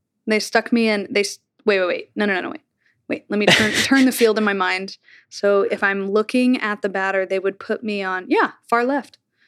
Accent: Oklahoma, United States; now in New York, United States; I was raised in Oklahoma, but I've been here for about almost half the time that I've been raised in New York.

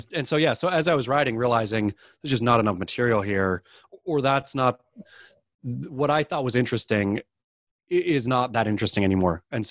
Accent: Oregon, United States; I suppose I grew up surfing in the Oregon coast, and so could never figure out a crowd

